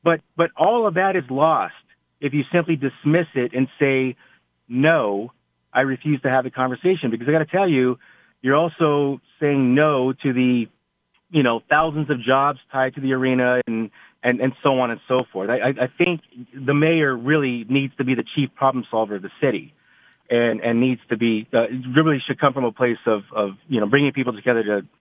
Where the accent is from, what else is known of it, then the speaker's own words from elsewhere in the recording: Phoenix, Arizona, United States; being the mayor of my hometown, our city of Phoenix